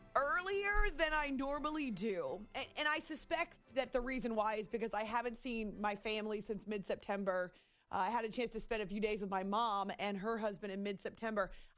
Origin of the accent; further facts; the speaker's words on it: New Hampshire, United States; I get a real tree because I'm from New Hampshire and fake trees are like cheating.